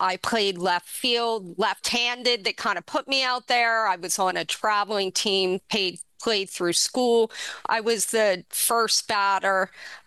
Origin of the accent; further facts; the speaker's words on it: Langhorne, Pennsylvania, United States; Langhorne, Pennsylvania. I grew up and I am in the middle, older sister, younger stepbrother.